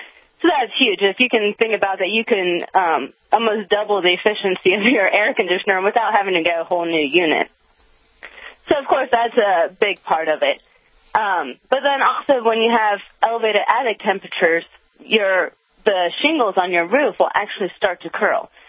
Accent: North Carolina, United States; You know, I'm actually from North Carolina

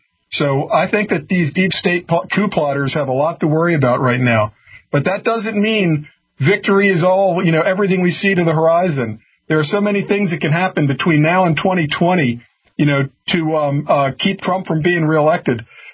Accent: United States; I'm just an American patriot who happens to have white skin, but now they're calling me a white nationalist.

